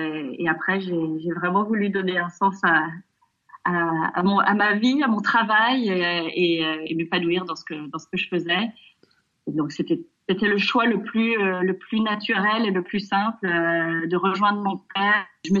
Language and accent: French; Nigeria; also born or lived in Savoie, France / Mexico / India / Romania; now in Singapore; Je suis savoyarde, j'ai grandi au Nigeria, j'ai traversé l'Afrique en Lada avec mes parents, j'ai vécu au Mexique, en Inde, en Roumanie, à Chypre, à Dubaï et maintenant je suis basée à Singapour, la ville état jardin.